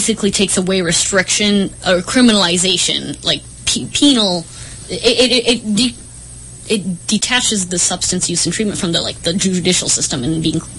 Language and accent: English; Colorado, United States; Yes, because Colorado, I grew up in Colorado. My family's there, and I go to visit from time to time